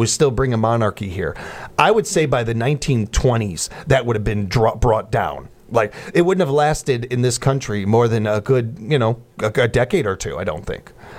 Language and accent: English; United Kingdom; just because I'm British, I don't feel like I have to do this.